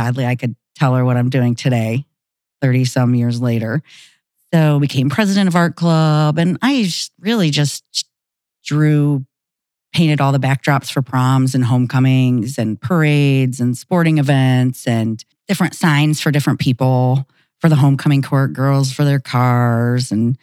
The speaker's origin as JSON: {"language": "English", "region": "Ohio", "country": "United States", "lives_now": "Pine Island, United States", "said": "I am from Northeast Ohio. I am a transplant, like most are, up on Lake Erie."}